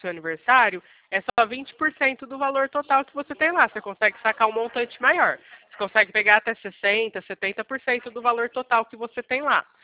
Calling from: Bebedouro, São Paulo, Brazil; Bebedouro, interior de São Paulo.

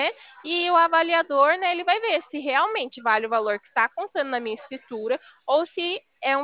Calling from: São Paulo, Brazil; Eu falo do estado de São Paulo.

